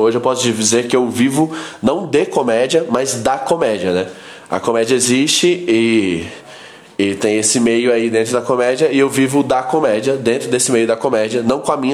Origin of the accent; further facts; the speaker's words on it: Goiânia, Goiás, Brazil; eu sou de Goiânia.